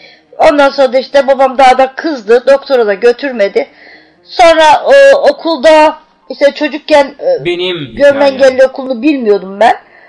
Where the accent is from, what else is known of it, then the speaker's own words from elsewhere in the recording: Turhal, Tokat, Turkey; also born or lived in Amasya; Tokat'ın Turhal ilçesinde oturuyorum. Aslen Amasyalıyım, Amasya doğumluyum. 1978'de Tokat'a taşınmışız, Turhal ilçesine taşınmışız biz. Babamlar yani, daha doğrusu ben çocukken.